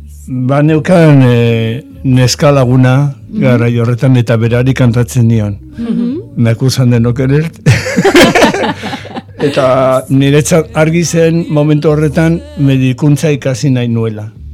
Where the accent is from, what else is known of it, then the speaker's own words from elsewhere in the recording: San Sebastián, Basque Country, Spain; born there; nire aurrekoek Nafarra ziren, Donostebekoak, ni ja Donostin jaio nintzen, gurasoak etorri ziren Donostira